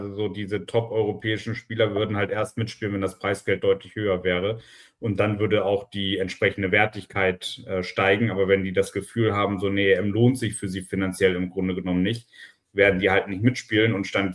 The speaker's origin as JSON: {"language": "German", "region": "Hamburg", "country": "Germany", "said": "ist ja in der Nähe von Hamburg, also aus meiner alten Heimat"}